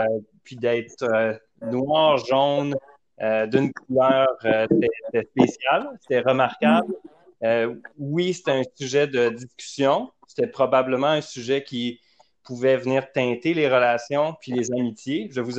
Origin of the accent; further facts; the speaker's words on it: Laval, Quebec, Canada; Écoutez, je vais dire ce qui me passe par la tête. J'ai grandi à Laval.